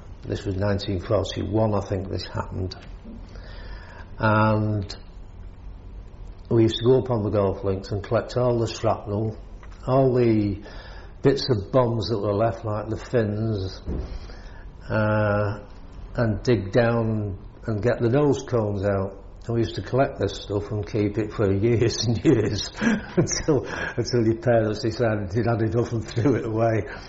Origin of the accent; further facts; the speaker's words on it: Manchester, North West England, United Kingdom; I grew up in Manchester, mainly in a place called Burnage, which is South Manchester. I arrived in Burnage when I was coming up to 6 years old, which is the May in 1939, just before the Second World War started. I went to school at Green End School